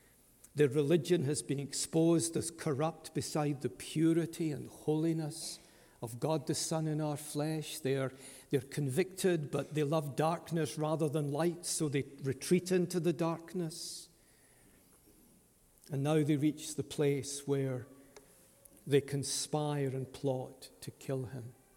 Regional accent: Scotland, United Kingdom; sometimes I'm a Scot and we're not as open in our affections as Americans

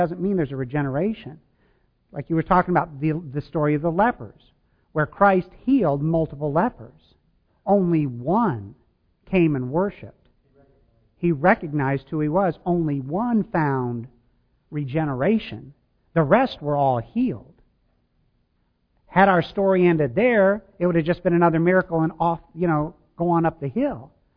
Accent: Midwest, United States; I mean, I grew up in the Midwest, and I went to some hog farms.

